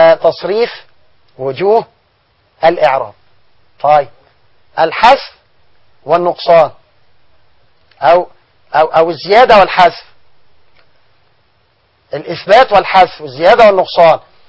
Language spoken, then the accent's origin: Arabic; Egypt; احنا كمصريين بنقول بيوت ولا بيوت؟